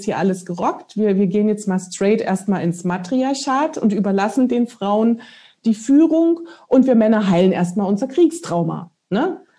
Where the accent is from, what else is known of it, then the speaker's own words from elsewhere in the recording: Dresden, Saxony, Germany; born there; Ich bin ja auch eine Nachfahrin der Dresdner Trümmerfrauen. Ja, ich bin in Dresden geboren.